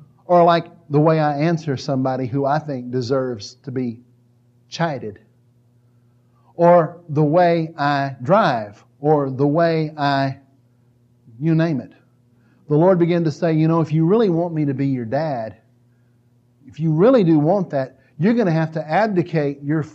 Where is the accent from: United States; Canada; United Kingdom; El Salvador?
United Kingdom; Scotland; Because, you know, I'm Scottish Presbyterian. I've got all this thick-headed, you know, Celtic bullheadedness in me.